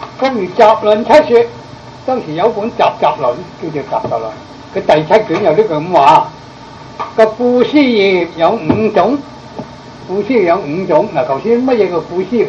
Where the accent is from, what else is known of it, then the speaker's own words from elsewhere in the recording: Ji'an, Jiangxi, China; now in Guangdong, China; 我喺江西过嚟嘅，我本来祖籍系江西人，过广东嘅，佢系江西嘅脑攞，同埋我乡下嘅江西吉安嘅